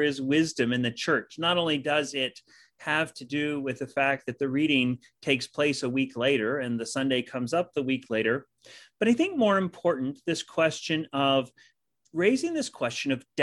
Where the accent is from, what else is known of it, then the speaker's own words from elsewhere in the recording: United States; now in Canada; Being an American, the royal family didn't have a lot of impact in my life until I came to Canada, and I had to think very hard, because when I became a Canadian